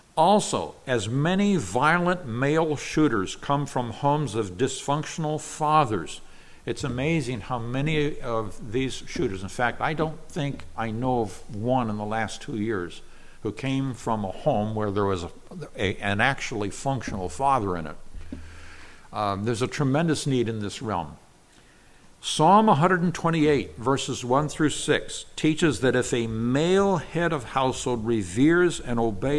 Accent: California, United States; We had, in the home church that I was raised in California, we had a lady.

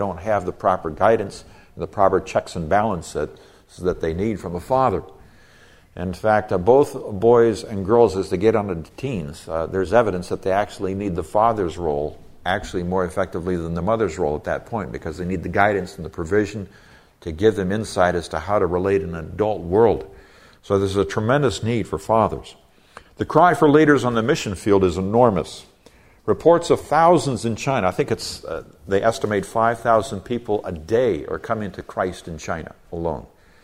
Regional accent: Nigeria; I grew up in Nigeria, and that was the crying need then.

